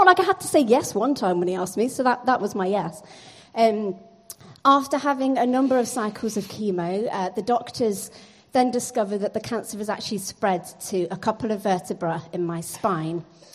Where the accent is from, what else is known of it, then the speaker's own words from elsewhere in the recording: South East England, United Kingdom; accent: southern; moved away as an adult; now in Leeds, United Kingdom; So I'm originally from Buckinghamshire, so I still think I've still got some of my southern accent. I think my family do not agree with that. I came to Leeds in 97 to study nursing and stayed.